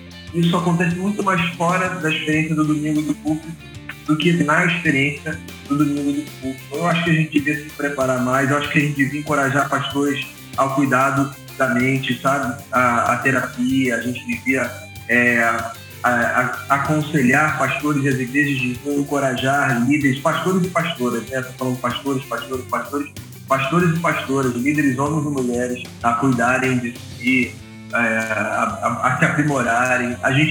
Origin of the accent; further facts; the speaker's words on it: Rio de Janeiro, Brazil; accent: carioca; Eu sou carioca, da Gema, meu sotaque não nega.